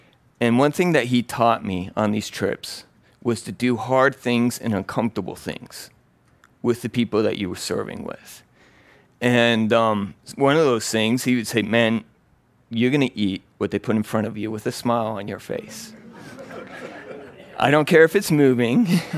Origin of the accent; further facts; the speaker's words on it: Ecuador; moved away; as a missionary kid was that transition of, I grew up in Ecuador, moving to a new culture, a new country